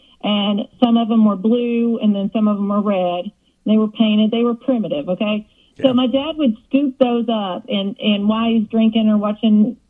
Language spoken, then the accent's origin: English; Ashland, Kentucky, United States; I'm born and raised in the Appalachian Mountains of Kentucky.